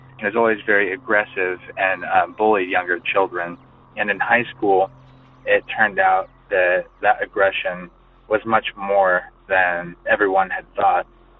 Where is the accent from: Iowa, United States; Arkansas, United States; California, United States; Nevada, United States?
California, United States; my hometown, which is a small town about an hour north of Sacramento.